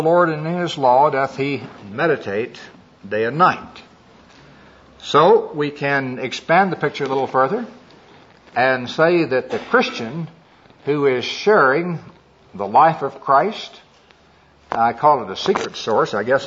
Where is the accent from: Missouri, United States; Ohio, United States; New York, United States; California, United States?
Missouri, United States; My home state is Missouri. And we always had a cow around that I used to milk when I was growing up.